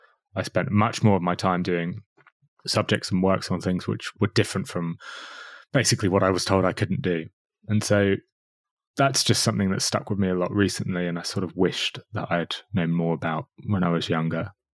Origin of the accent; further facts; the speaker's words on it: United Kingdom; I'm too British.